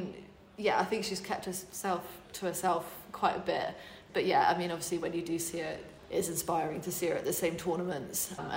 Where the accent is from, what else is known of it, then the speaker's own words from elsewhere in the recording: Hindhead, South East England, United Kingdom; Yeah, Elstead, and then the Bourne Club a little bit, and then I was also at like St George's with Justin Sharing. This is when I was like 8, 9, 10.